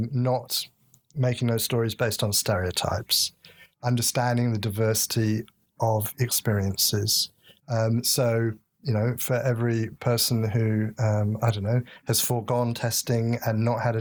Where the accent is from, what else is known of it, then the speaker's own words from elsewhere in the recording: England, United Kingdom; I'm an Englishman, at least on my father's side, and I certainly born up, brought up in that culture.